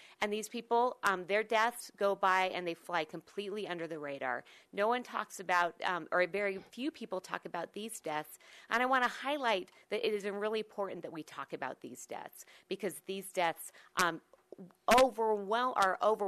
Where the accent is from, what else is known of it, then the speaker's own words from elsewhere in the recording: Utah, United States; Just to give you a little bit of background, I grew up in Utah.